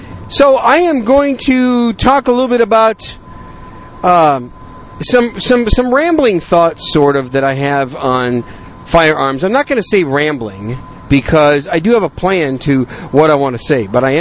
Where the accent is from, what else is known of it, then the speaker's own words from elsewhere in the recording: Wisconsin, United States; I'm from the Green Bay area, a little town just outside of Green Bay, about 15 minutes away.